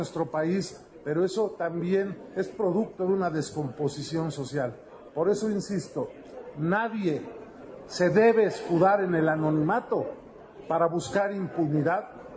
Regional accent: Puebla, Mexico; Yo como poblano te lo digo

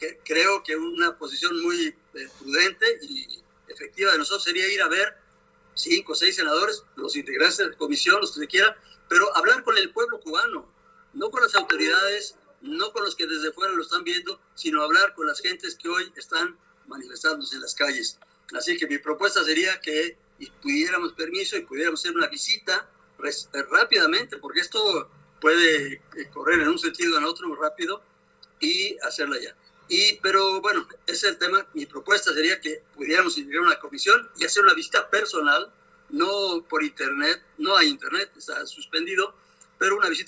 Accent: Mexico; Y no sé qué pudiéramos ayudar como mexicanos, son nuestros hermanos también

